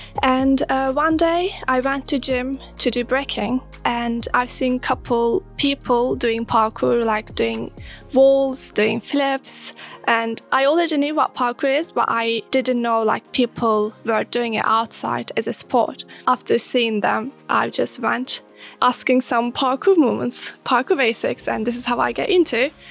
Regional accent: Turkey; I do parkour and free running, and I'm from Turkey.

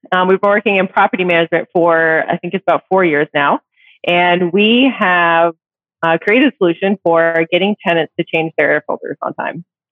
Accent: Raleigh, North Carolina, United States; So I grew up in Raleigh. I've been in Raleigh for over 30 years. Wasn't born here, but I moved here when I was 5, so I consider myself a native.

